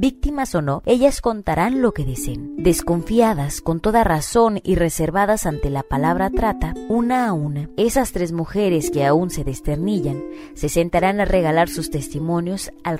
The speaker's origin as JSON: {"language": "Spanish", "country": "Honduras", "said": "yo soy de Honduras, pero soy de esa gente que no tiene papeles, pues nunca tuve un acta de nacimiento"}